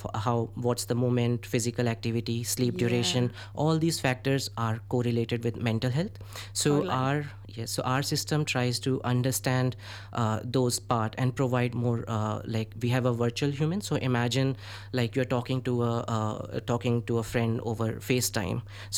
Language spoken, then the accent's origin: English; India; English is a second language; I was growing up in India, you know, stress isn't very commonly talked about.